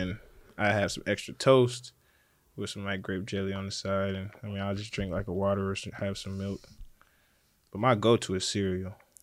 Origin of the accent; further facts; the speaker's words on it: United States; I mean, I kind of always been away from family, like growing up in the States.